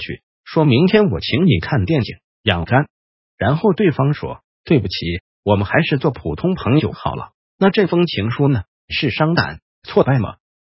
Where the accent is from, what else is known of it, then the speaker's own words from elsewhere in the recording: China; 我们中国人说有脾胃之气的话就火，没有脾胃之气就死